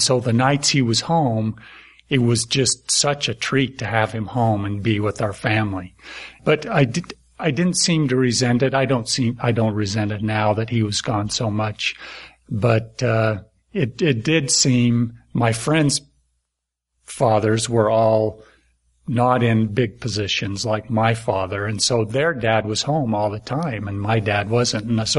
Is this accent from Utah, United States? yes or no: yes; Smithfield, Utah, United States; I grew up in a little town in northern Utah called Smithfield.